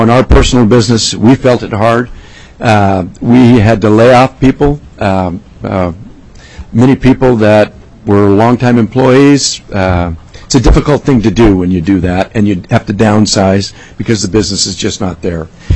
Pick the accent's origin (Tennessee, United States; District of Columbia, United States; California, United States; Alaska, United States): Alaska, United States; The interior, my hometown, that area, about $500 million.